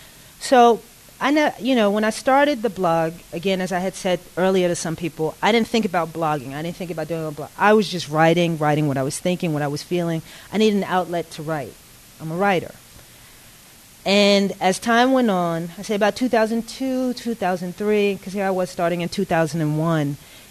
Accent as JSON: {"language": "English", "town": "Bronx", "region": "New York", "country": "United States", "tie": "born or raised there", "said": "I grew up in the Bronx at the time that hip-hop was birthing"}